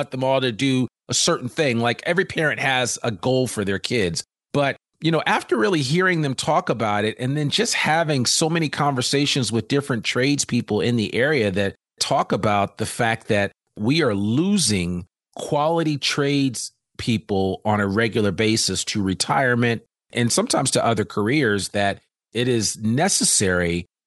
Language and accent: English; Teaneck, New Jersey, United States; I grew up in New Jersey and we had Bergen Tech Community College.